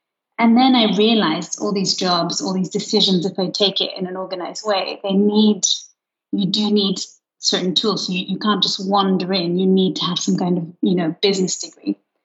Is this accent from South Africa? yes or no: no; Luxembourg; English is a second language; because I grew up in Luxembourg, maybe it's better to go somewhere which is similar, which has the same base of life to Luxembourg.